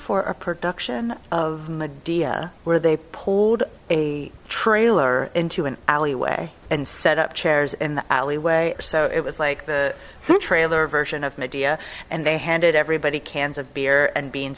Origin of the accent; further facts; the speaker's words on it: Altoona, Pennsylvania, United States; No, I grew up in Altoona, Pennsylvania.